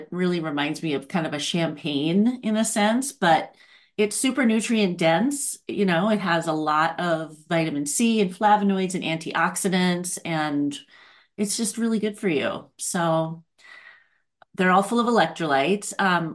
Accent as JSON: {"language": "English", "town": "Hibbing", "region": "Minnesota", "country": "United States", "tie": "born or raised there", "said": "I have loved THC my whole life, pretty much, grown up on the Iron Range"}